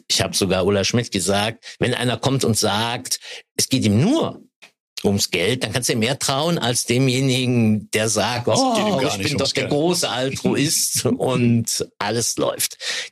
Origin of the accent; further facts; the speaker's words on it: Rhineland-Palatinate, Germany; in der Eifel, wo ich ja herkomme, ich komme ja aus dem Ahrtal, wir sind ja beides Rheinland-Pfälzer